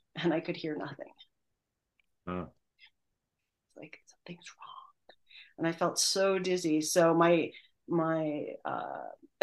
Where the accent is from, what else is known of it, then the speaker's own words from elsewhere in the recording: Canada; I'm originally Canadian